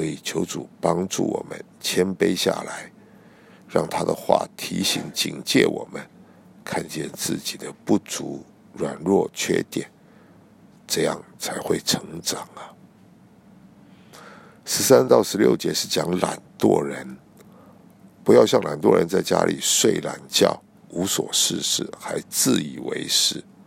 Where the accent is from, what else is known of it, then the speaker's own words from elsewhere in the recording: China; 这才是真智慧，就是我们中国人说的因材施教。